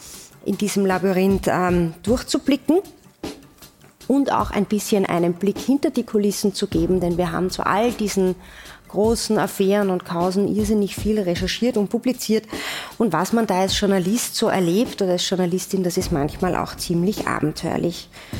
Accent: Upper Austria, Austria; Ich bin als Oberösterreicherin bekannt für meine Direktheit.

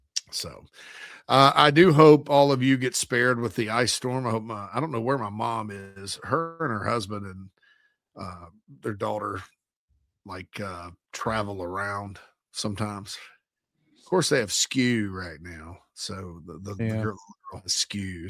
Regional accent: Spartanburg, South Carolina, United States; it's at the Shrine Bowl of the Carolinas in Spartanburg in my hometown.

